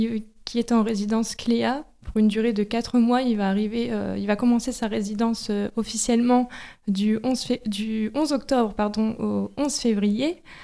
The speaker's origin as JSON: {"language": "French", "town": "Arras", "region": "Hauts-de-France", "country": "France", "tie": "born or raised there", "said": "Oui, j'ai grandi à Arras et puis je suis partie faire mes études à l'université de Valenciennes. Et puis ensuite, je suis partie travailler un petit peu partout, à Paris, en Italie et aussi sur la Côte d'Opale."}